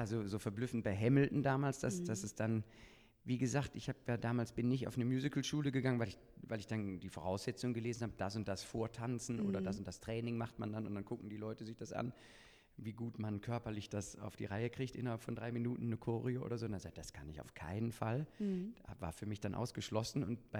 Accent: Kleve, North Rhine-Westphalia, Germany; Und dann habe ich so mit Operngesang angefangen und eben ein bisschen bei uns in Kleve, in der Kleinstadt, war nicht so viel.

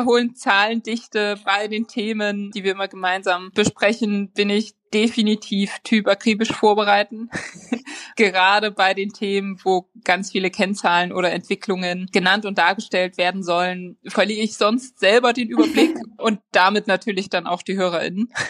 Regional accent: Saxony, Germany; moved away; Ich arbeite in Köln, ich bin aber in Sachsen aufgewachsen.

